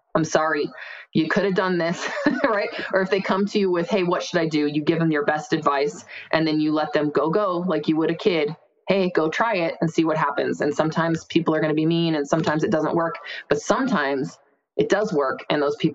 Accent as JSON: {"language": "English", "region": "Arizona", "country": "United States", "said": "someday we're going to go whitewater rafting down the Colorado River in the Grand Canyon because we're from Arizona."}